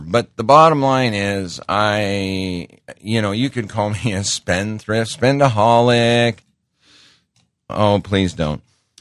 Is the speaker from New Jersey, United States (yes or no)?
no; Great Falls, Montana, United States; I know I grew up in Great Falls, Montana, where the Duncan family comes from.